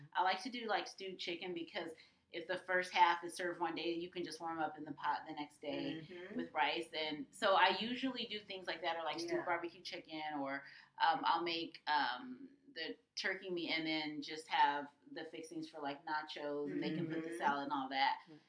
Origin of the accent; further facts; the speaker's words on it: Los Angeles, California, United States; I grew up in South Los Angeles.